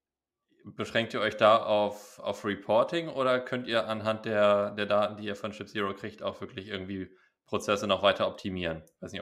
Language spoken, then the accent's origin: German; Bremen, Germany; Für mich wäre Bremen natürlich sehr attraktiv als Bremer